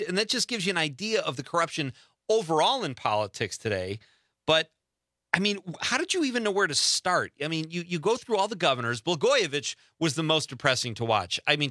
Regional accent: Chicago, Illinois, United States; Your hometown is Chicago. That's my hometown.

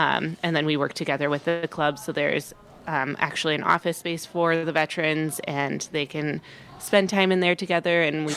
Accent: Seattle, Washington, United States; We had big rivalries in high school growing up in the Seattle area, but, you know, there were really two or three main colleges in Washington State.

